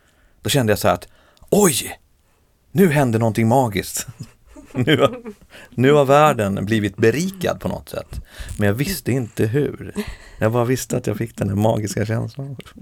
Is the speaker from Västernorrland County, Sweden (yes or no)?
no; Hägersten, Stockholm County, Sweden; Jag är född i Hägersten. Alltså uppväxt i Hägersten.